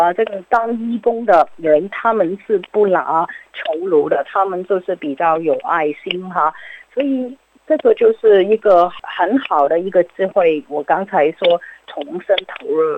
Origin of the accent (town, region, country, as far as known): China; now in Australia